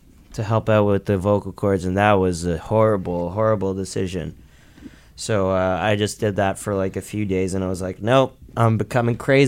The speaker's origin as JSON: {"language": "English", "town": "Toronto", "region": "Ontario", "country": "Canada", "said": "from Toronto. We're from Toronto."}